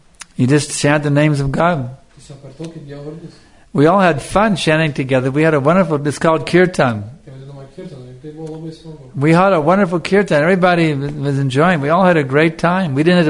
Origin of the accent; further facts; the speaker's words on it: Texas, United States; but I'm from Texas, and we have to have air conditioning to make it through the summer down there.